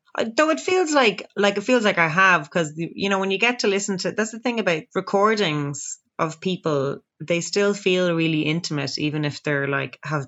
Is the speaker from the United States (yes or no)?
no; Dublin, Leinster, Ireland; accent: Dublin; And I always sing them in a Dublin accent and really like confuse everyone.